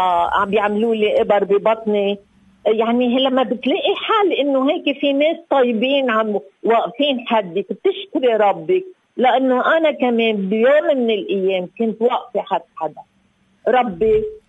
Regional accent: Lebanon; نحن كلبنانية

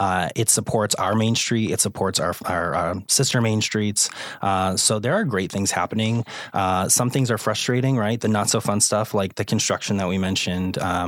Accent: Boston, Massachusetts, United States; moved away as an adult; now in Central Florida, United States; And I will start off by saying I'm from the Boston area. So I moved down to Central Florida 2 years ago, 2.5 years ago.

